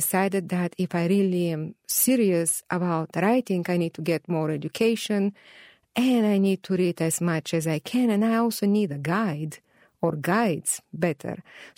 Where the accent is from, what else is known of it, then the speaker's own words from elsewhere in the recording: Burgas, Burgas Province, Bulgaria; English is a second language; moved away; And there is the mention of Burgas, which is my hometown.